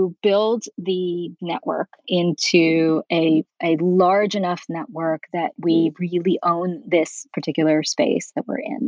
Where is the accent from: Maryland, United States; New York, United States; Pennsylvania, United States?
New York, United States; now in Beverly Hills, United States; I'm not. I'm originally from New York.